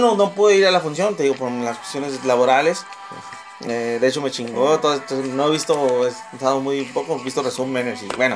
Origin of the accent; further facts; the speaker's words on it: Tijuana, Baja California, Mexico; Yo crecí en Tijuana, güey.